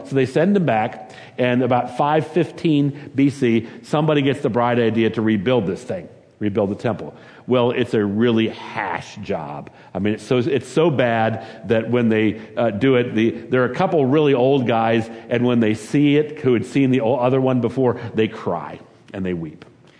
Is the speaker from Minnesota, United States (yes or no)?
yes; Saint Paul, Minnesota, United States; we're not like those folks over in Minneapolis. We're from St. Paul, for crying out loud. We're the ones that have the Winter Carnival.